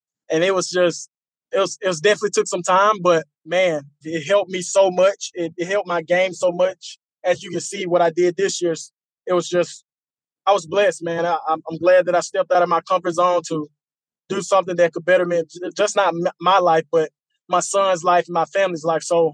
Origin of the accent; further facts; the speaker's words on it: the South, United States; I'm from the South.